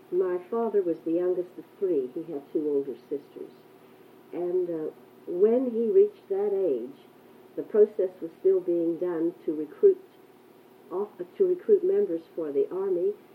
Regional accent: Pittsburgh, Pennsylvania, United States; born there; Well, I was born in Pittsburgh. I was born right here in Pittsburgh.

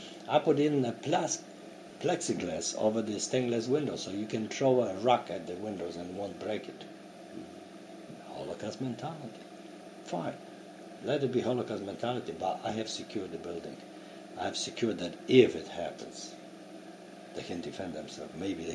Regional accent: United States; Yes, I'm an American, and I will stand for my right to be Jewish.

